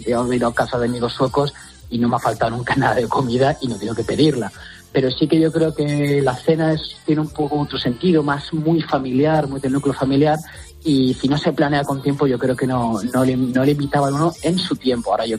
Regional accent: Madrid, Community of Madrid, Spain; now in Sweden; yo que soy de Madrid, que Madrid es una ciudad muy espontánea

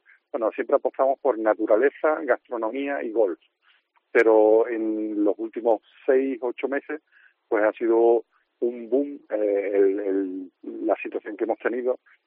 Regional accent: Benahavís, Andalusia, Spain; born there; Yo nací en Benavís hace 46 años.

